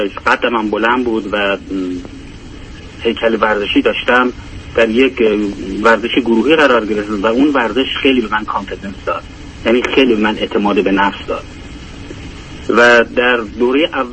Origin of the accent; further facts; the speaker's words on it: Iran; born there; در ایران من در یک خانواده 9 نفره به دنیا اومدم و من بچه آخر هستم